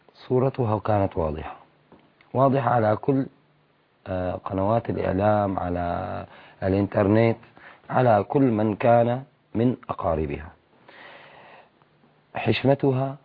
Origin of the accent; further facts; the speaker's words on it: Homs, Homs Governorate, Syria; وأنا ابن مدينة حمص